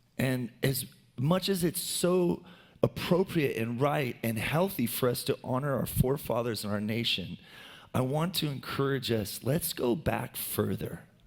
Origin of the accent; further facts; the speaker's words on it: United States; You know, I am super grateful I'm an American.